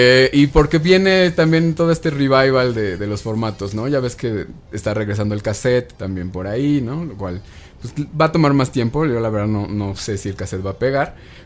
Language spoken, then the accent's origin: Spanish; Mexico City, Mexico; somos chilangos, ¿no?